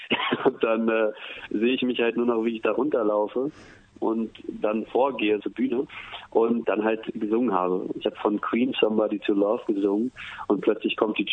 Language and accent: German; Berlin, Germany; Also es ist ja so, ich bin ja Berliner